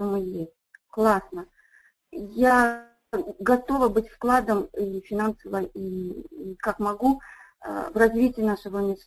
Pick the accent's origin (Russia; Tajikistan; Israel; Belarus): Tajikistan; хочется для своего народа, я из Таджикистана, быть вкладом, сделать что-то больше.